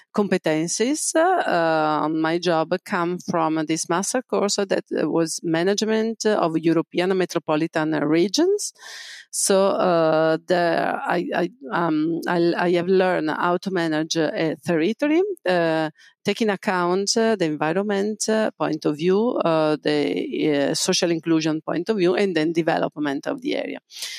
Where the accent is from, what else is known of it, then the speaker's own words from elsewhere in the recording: Venice, Veneto, Italy; English is a second language; I come from Venice. I was born and grew up in Venice, and my background is business economics. I have been studying in Venice in Ca' Foscari University